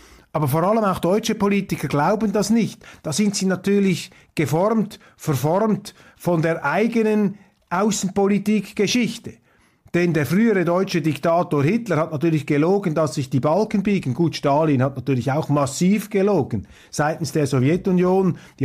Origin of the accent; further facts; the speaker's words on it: Switzerland; Und da muss ich Ihnen sagen, als Schweizer mache ich mir dann allmählich Sorgen über den Standort Davos